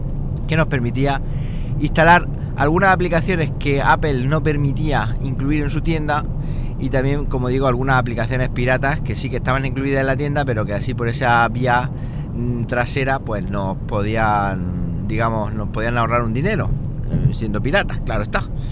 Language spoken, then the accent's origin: Spanish; Siles, Andalusia, Spain; Yo he estado en el pueblo, ahí en Sile, Jaén. Yo soy de Sile, Jaén, no sé si lo sabéis.